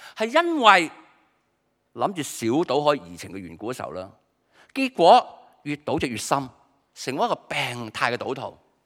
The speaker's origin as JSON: {"language": "Chinese", "country": "Hong Kong", "said": "我们中国人，我们香港人很实际嘛"}